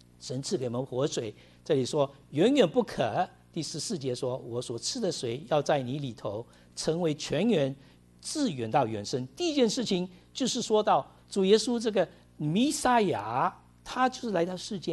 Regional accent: United States; 这 stress level， 我们美国人说最大高潮的这个跟死亡一样的

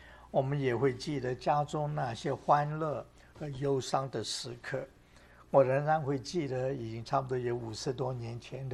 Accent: China; 我就会想起我们中国人都很熟悉的，最近这2-3年很熟悉的不忘初心。

